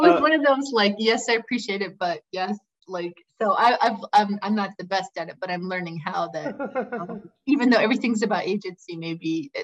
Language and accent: English; Bridgeport, Connecticut, United States; also born or lived in Philadelphia; I grew up in Bridgeport, which is an inner city. And then I went to college in Philadelphia at UPenn and always in a city, loved city.